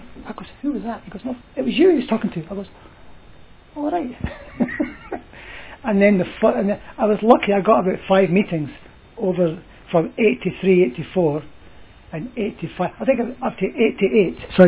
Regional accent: Edinburgh, Scotland, United Kingdom; now in London, United Kingdom; actually I live in London, but I'm actually Scottish. I'm actually born in Edinburgh, which is the capital of Scotland.

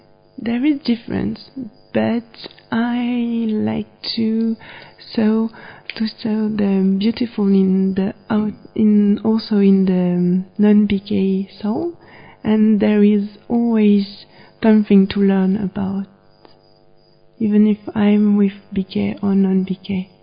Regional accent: Paris, Île-de-France, France; I come from Paris.

